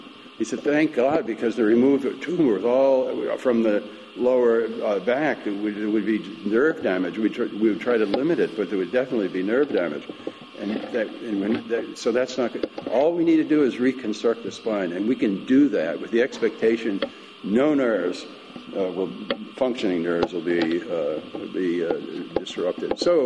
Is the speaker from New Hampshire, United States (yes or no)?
yes; New Hampshire, United States; Matushka and I grew up in New Hampshire, and we hadn't even literally had not heard about the Orthodox Church, and we were Episcopalians, Protestants